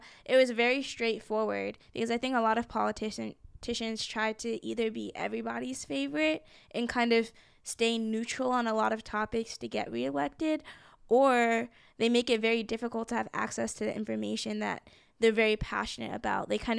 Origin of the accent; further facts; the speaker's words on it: Nigeria; part of that is also because I'm from Nigeria and there's like a lot of corruption there